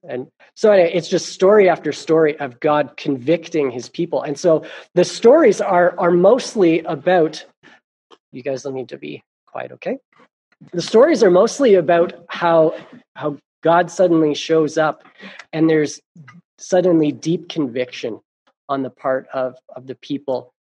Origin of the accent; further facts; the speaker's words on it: Ontario, Canada; born there; You know me, I'm not from these parts. And the Saskatoon revival was in 1971. I was born in 82 in Ontario.